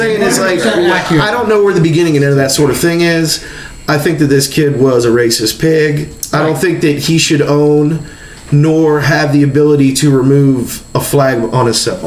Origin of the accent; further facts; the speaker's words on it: Southern United States, United States; I'm from the South